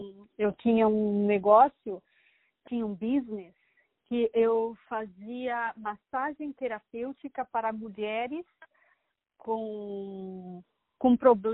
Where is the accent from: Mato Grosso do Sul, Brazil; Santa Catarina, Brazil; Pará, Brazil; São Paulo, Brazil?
Santa Catarina, Brazil; Blumenau; Eu sou de Santa Catarina, Blumenau, Brasil.